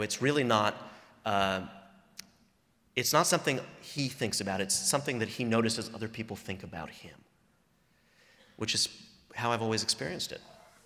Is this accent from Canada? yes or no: no; New York, United States; You have to know that growing up in New York, and any of you who are from New York will know immediately what I'm talking about